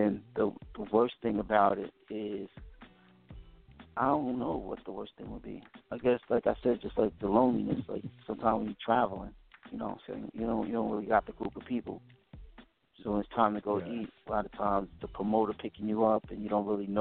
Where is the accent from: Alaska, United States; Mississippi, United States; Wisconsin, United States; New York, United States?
New York, United States; Brooklyn; Then we had Cheeks from Queens. I'm from Brooklyn.